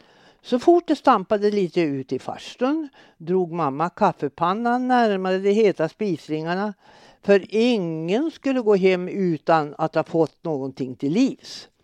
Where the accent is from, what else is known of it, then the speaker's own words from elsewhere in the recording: Kroksta, Sweden; born there; Kroksta by i Kjellvads församling. Min pappa var hemmansägare så jag är i botten en bondjänta.